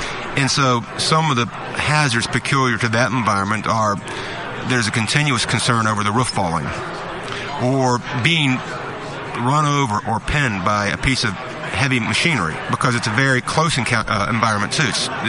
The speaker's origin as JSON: {"language": "English", "region": "West Virginia", "country": "United States", "tie": "born or raised there", "said": "I grew up in Boone County."}